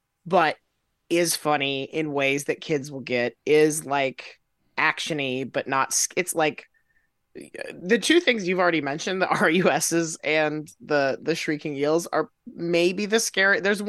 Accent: Florida, United States; Yes. I grew up in Florida, so we didn't have a snow day movie

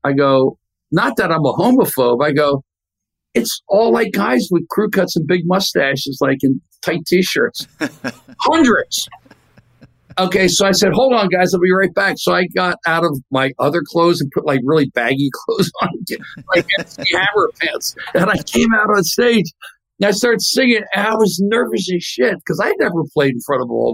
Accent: Philadelphia, Pennsylvania, United States; I grew up in Philadelphia with American Bandstand.

